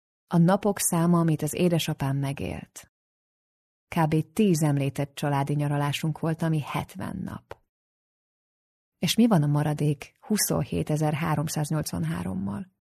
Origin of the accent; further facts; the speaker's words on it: Tolna, Hungary; főleg abban a kis faluban, Tolna megyében, ahol én felnőttem.